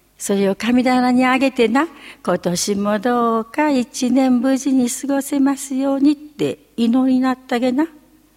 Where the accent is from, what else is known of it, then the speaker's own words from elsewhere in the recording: Miyazaki, Japan; accent: Miyazaki dialect; 宮崎から参りました … 宮崎弁で今日は笑いのお茶というお話をします。